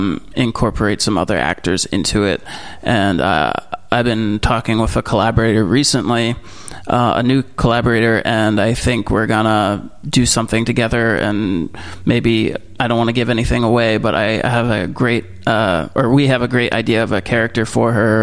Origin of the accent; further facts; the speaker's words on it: Vermont, United States; I grew up in Vermont.